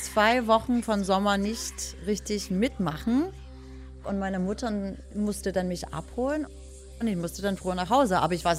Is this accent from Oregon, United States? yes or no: no; New York, United States; German is a second language; Ich komme aus New York, aber nicht aus der Stadt direkt, sondern ein bisschen Speckgürtel, das heißt Long Island, das ist nicht weit weg von Manhattan, aber eher so mit Häuser und ein bisschen mehr Natur umrum.